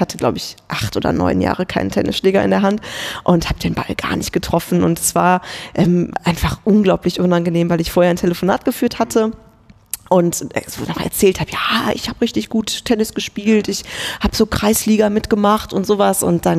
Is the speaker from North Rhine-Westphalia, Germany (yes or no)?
yes; Kevelaer, North Rhine-Westphalia, Germany; ich war damals im Verein TC Grün-Weiß Keveler. Das ist der Ort, in dem ich geboren wurde, wo ich herkomme. Es ist am Niederrhein.